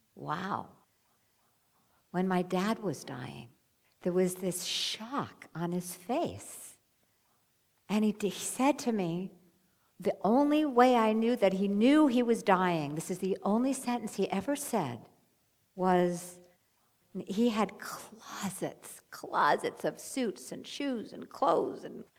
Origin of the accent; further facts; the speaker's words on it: New York, United States; I'm a New Yorker